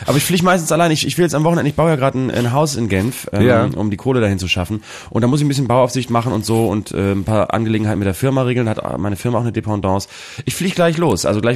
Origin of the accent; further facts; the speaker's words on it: Germany; Ach komm, sparen, ich bin Deutscher.